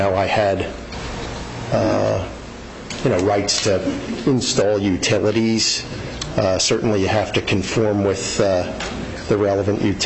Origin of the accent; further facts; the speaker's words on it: Pennsylvania, United States; If I went, I'm from Pennsylvania. And I'm a real estate developer in Pennsylvania.